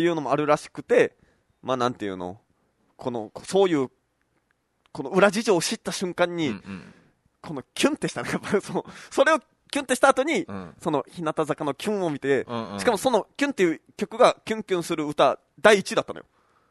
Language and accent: Japanese; Kimotsuki, Kagoshima, Japan; 肝付坂はいつできるんかのって、いや肝付坂46できないですから。僕の地元ですね。